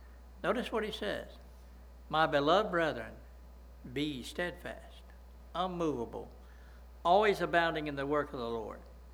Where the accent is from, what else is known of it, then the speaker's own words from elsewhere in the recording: Coolidge, Georgia, United States; also born or lived in Pavo, United States; I was raised up in Coolidge and Pavo, and I know better, right?